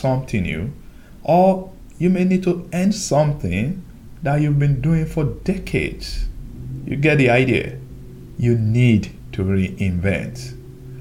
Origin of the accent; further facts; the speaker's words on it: Nigeria; While I was growing up in Nigeria